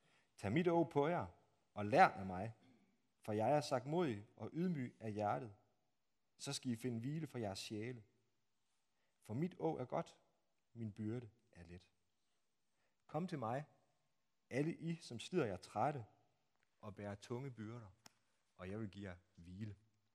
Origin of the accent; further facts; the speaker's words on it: Strandby, North Denmark Region, Denmark; Strandby, hvor jeg kommer fra. Det er næsten helt oppe i Skagen, så det er næsten så langt væk herfra, som man kan komme. Det er der, jeg er vokset op. Min far, han bor stadigvæk i vores barndomshjem.